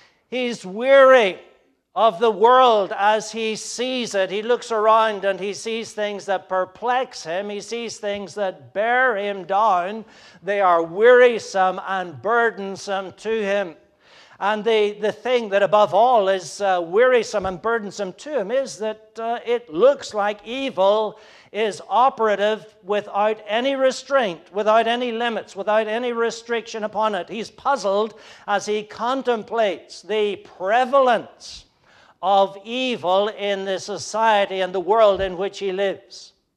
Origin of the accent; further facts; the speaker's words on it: Ireland; also born or lived in Scotland; now in United States; When I first met the prophet, I was growing up in Ireland.